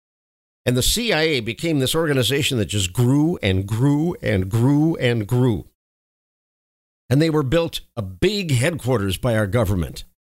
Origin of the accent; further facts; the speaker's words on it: United States; I'm a Republican, but first of all, I'm an American that believes in Christian values